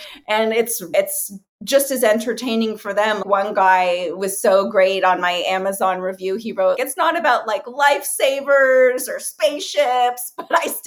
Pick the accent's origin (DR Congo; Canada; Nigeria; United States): Canada; Toronto, Ontario; ones in Toronto because perfect. I'm like, oh my God, my hometown.